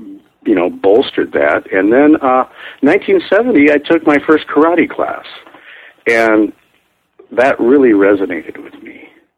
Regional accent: Xenia, Ohio, United States; I grew up in Xenia, Ohio, you know, in the middle of the country.

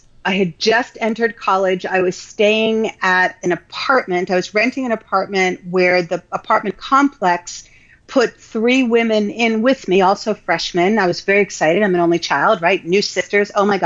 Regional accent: New York City, New York, United States; I grew up in New York City. I'm Jewish by birth, but we didn't practice.

